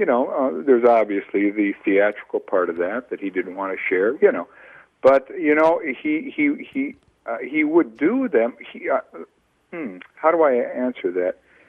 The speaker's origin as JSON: {"language": "English", "region": "Minnesota", "country": "United States", "said": "I'm from New York, Minnesota. It's fish head soup."}